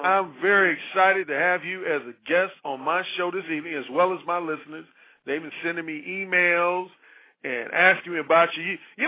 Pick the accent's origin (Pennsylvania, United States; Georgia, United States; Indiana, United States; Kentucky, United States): Indiana, United States; Gary; I come from one of those cities. I grew up in Gary, Indiana.